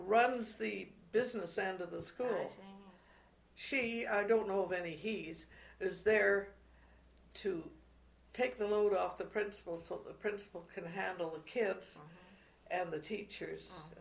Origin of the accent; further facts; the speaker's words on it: North Vancouver, British Columbia, Canada; I grew up in North